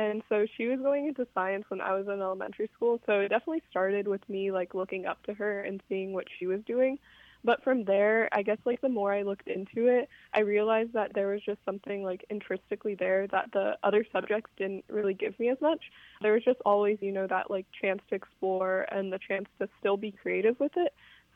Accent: Texas, United States; I am 18 and I'm from Texas, but I'm going into my freshman year at Dartmouth this coming fall.

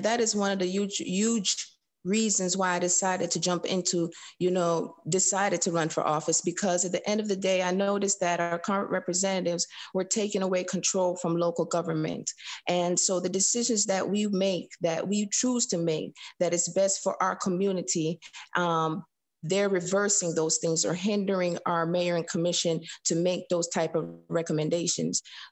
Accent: Jamaica; now in Athens, United States; I am originally from Jamaica. My family migrated to the US in the mid 80s. I relocated to Athens, Georgia, I would say in 2012

